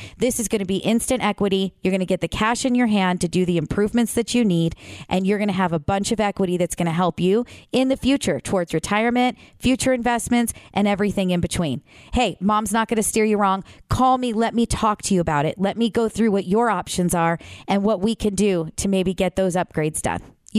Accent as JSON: {"language": "English", "region": "Illinois", "country": "United States", "lives_now": "Wisconsin, United States", "said": "So I'm originally from Illinois, and I'm telling you, I've lived here now for so long that I am the biggest baby when it comes to cold."}